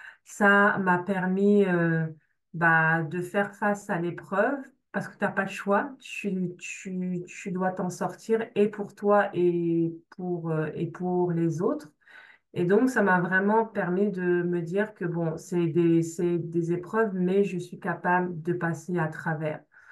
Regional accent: France; moi, je suis née et puis j'ai grandi en France. Je suis la quatrième d'une famille de 5 enfants. J'ai eu une vie, un peu comme beaucoup de personnes avec des parents qui étaient immigrés, qui venaient du Congo.

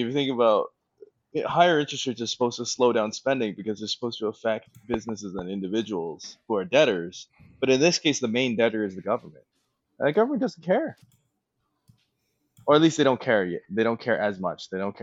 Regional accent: Toronto, Ontario, Canada; I'm from Toronto.

